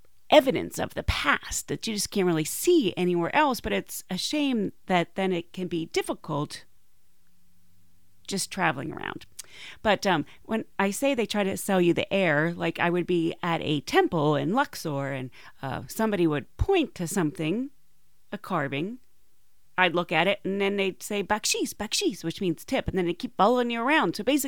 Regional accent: Pittsburgh, Pennsylvania, United States; I'm from Pittsburgh, so it's

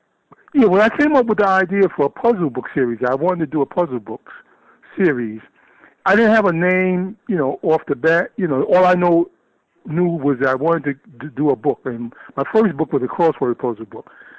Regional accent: New York City, New York, United States; Well, I grew up here in New York. Actually, I'm a Brooklyn native, you know, now reside in the Bronx.

